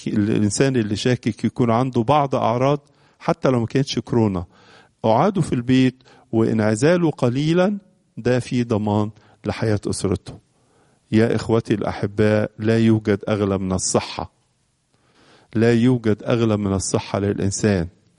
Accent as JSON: {"language": "Arabic", "country": "Egypt", "said": "بلادنا مصر"}